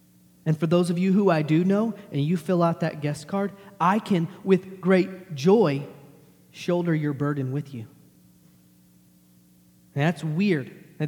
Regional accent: Texas, United States; I'm from Texas. You're from here. You have weird accents. I do not.

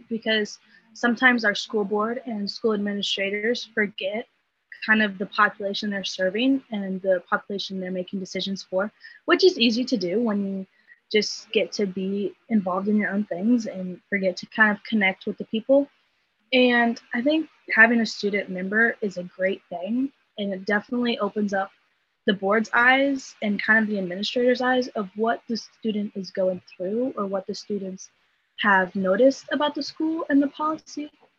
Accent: Iowa, United States; we come from Iowa is a very rural state, and the fact that agriculture is its main production.

